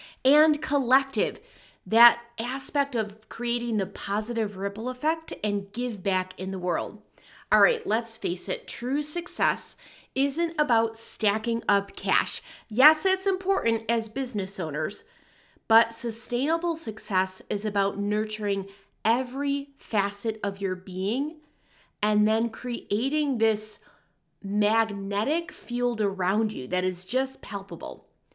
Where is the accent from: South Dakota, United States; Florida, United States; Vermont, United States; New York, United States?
New York, United States; Rochester; I had the honor of presenting at the Golisano Institute for Business and Entrepreneurship in my hometown, Rochester, New York.